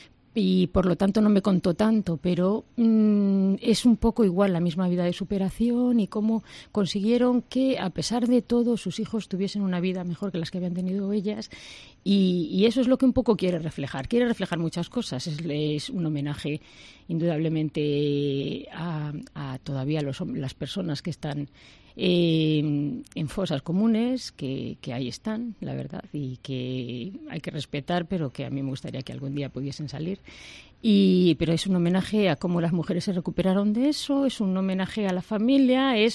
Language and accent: Spanish; Madrid, Community of Madrid, Spain; born there; yo nací en Madrid, pero tanto mis padres como mis abuelos paternos y maternos son de Calañas.